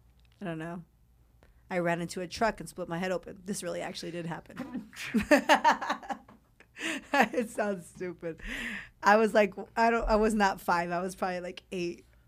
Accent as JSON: {"language": "English", "region": "California", "country": "United States", "said": "Well, growing up, I did. I'm from California. Kobe was my favorite."}